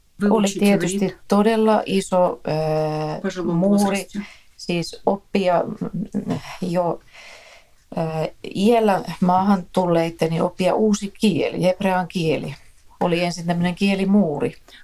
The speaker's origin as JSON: {"language": "Finnish", "town": "Brest", "region": "Brest Region", "country": "Belarus", "moved": "as an adult", "lives_now": "Israel", "said": "ja olen kotoisin Valko-Venäjän Brestistä. Ja vuonna 2002 minä, mieheni ja kaksi poikaa me muutimme Israeliin."}